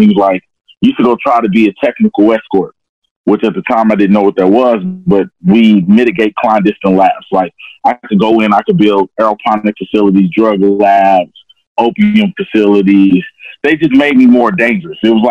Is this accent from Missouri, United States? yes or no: yes; St. Louis, Missouri, United States; Okay, man, I keep it fast and simple. I'm from St. Louis, Missouri. I was in the military for 17 years.